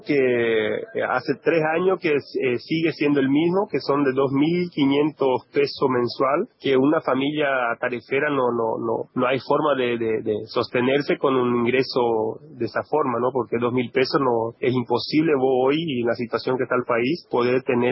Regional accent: Comandante Andresito, Misiones, Argentina; Yo soy de Misiones, de Comandante Andresito, que queda en la zona norte de la provincia de Misiones.

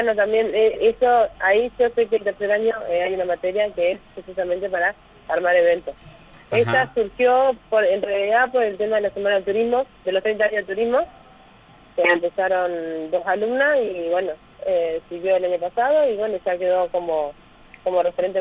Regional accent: Concepción del Uruguay, Entre Ríos, Argentina; y siempre la mayoría que somos de Concepción de Uruguay

